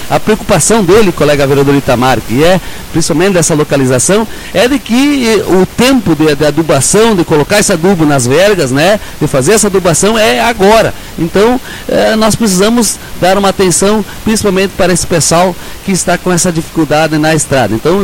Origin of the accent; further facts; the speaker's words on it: Rincão do Espraiado, Brazil; eu sou do Rincão do Espraiado, né?